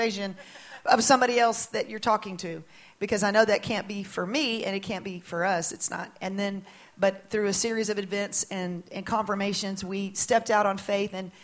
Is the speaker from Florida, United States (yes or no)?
yes; Florida, United States; Well, I grew up in Florida. My parents were pastors from many years